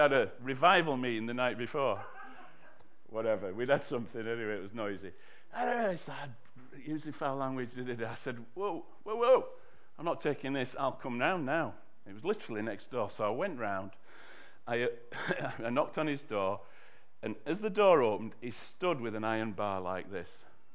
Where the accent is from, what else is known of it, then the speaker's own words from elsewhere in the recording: Bradford, Yorkshire and the Humber, United Kingdom; That's why I say I'm from Bradford, not Texas.